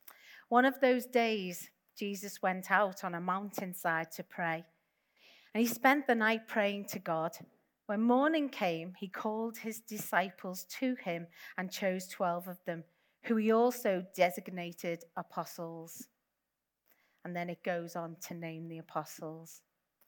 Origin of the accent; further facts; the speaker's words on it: Liverpool, North West England, United Kingdom; This is a Chinese gate from Liverpool, my hometown. You may be able to hear the accent.